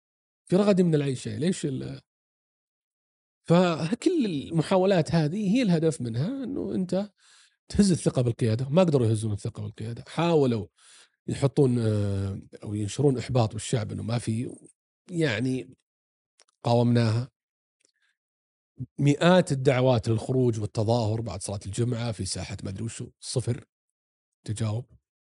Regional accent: Saudi Arabia; احنا كشعب سعودي بالذات وقفنا خلف قيادتنا

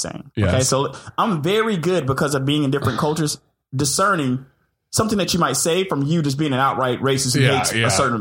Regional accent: Decatur, Georgia, United States; also born or lived in Acworth / Marietta; I grew up in Decatur and then grew up in Ackworth and then back to Marietta was a good mix.

